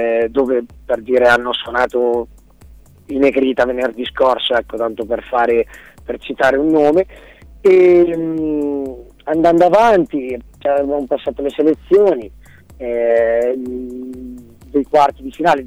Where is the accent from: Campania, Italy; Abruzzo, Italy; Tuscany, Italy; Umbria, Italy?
Umbria, Italy; Città di Castello; noi siamo di Città di Castello, in provincia di Perugia